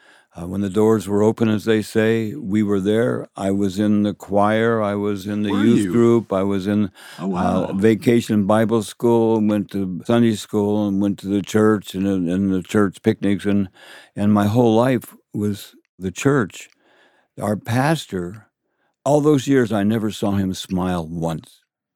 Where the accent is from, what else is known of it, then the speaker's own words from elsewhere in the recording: Idaho, United States; I'm from Idaho, man.